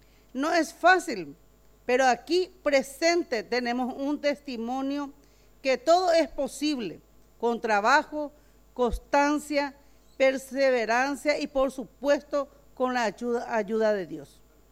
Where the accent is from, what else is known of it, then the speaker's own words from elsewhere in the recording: Isla Pucú, Cordillera, Paraguay; yo nací en Isla Pucú, de la cordillera, y en mi niñez con mi asma siempre pasaba por Barrero